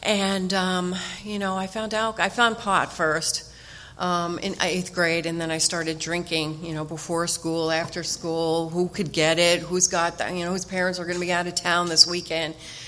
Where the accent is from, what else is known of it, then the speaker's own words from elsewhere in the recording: New Jersey, United States; moved away as an adult; But I grew up I'm from New Jersey, and there's a few of us here from New Jersey. Moved out here 5 years ago to be near grandbabies.